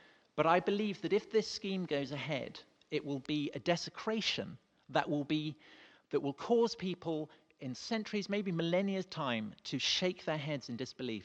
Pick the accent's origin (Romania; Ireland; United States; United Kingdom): United Kingdom; Salisbury, South West England; I grew up in Salisbury. Stonehenge means an enormous amount to me personally